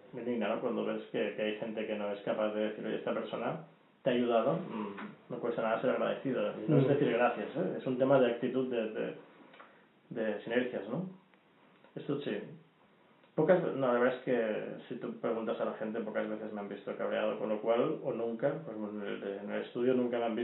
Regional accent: Barcelona, Catalonia, Spain; incluso cuando la gente me pregunta de fuera de dónde soy, digo que soy de Barcelona.

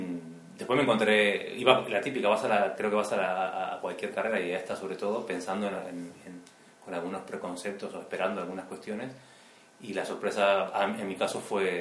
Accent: Durazno, Uruguay; De Uruguay, sí, el centro mismo, Durazno, traducido melocotón.

